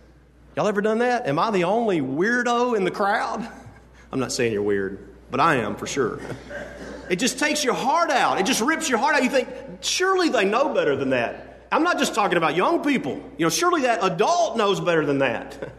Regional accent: Southern United States, United States; my dictation doesn't understand what I'm saying because I'm from the South.

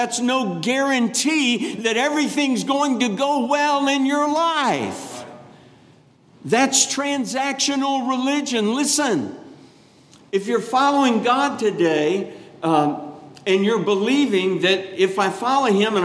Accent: Florida, United States; I grew up in Florida and was out in the ocean a lot, many times.

